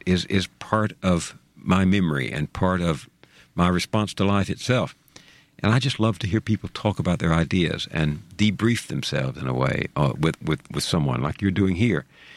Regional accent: the South, United States; Place talked to you when you were growing up in the South, and you absorbed place so that I wanted to go where people were.

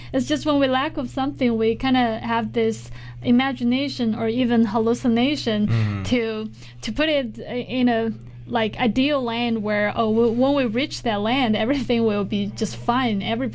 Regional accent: China; because I'm from China, and I constantly watching news and browsing social media, see what's going on there.

